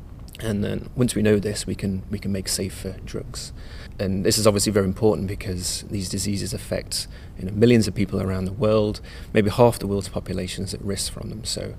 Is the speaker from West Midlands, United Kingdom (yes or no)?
yes; West Midlands, United Kingdom; now in Scotland; So I'm actually from Shropshire in England originally. So I came to Scotland in the last 4 years.